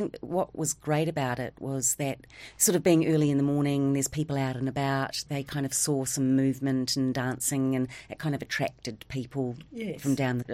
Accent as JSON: {"language": "English", "country": "New Zealand", "tie": "born there", "said": "I was born in New Zealand, but my parents are Irish and they immigrated to New Zealand."}